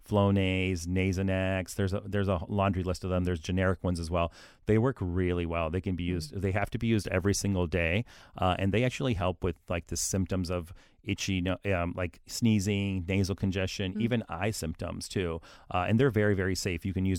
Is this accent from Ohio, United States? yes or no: yes; Columbus, Ohio, United States; And really it just made sense because I grew up in Columbus.